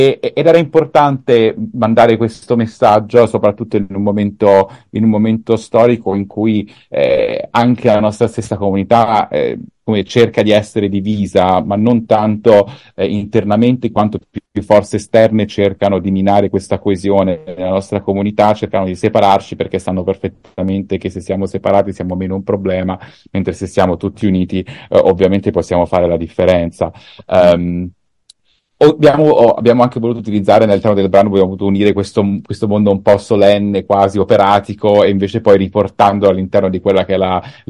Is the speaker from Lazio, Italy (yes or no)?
yes; Rome, Lazio, Italy; io ovviamente essendo nato e cresciuto a Roma con la città del Vaticano, bestie, vicini, come puoi immaginare, ovviamente la religione ha sicuramente avuto una grande influenza nel mio percorso.